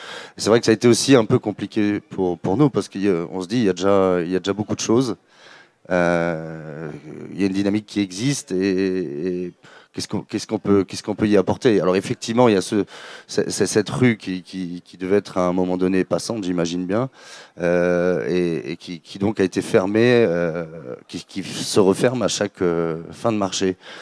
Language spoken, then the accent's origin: French; Grand Est, France; Moi, personnellement, je viens de l'Est, d'Alsace.